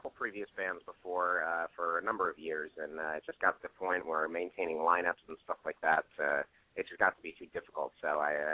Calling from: Manhattan, New York, United States; I'm calling in from my cell phone, actually. My apartment is in Manhattan.

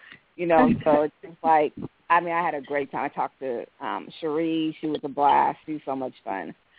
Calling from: Tacoma, Washington, United States; Ladies, this is … I'm calling from Tacoma, Washington. I am a promoter out here for our LGBTQ community.

